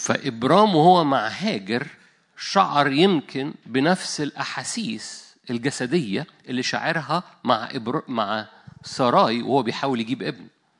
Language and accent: Arabic; Egypt; يعني مش عشان أنا مصري فمتحيز